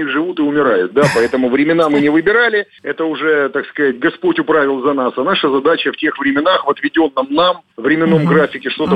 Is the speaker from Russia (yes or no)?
yes; Rostov Oblast, Russia; Я сам выходец из Ростовской области.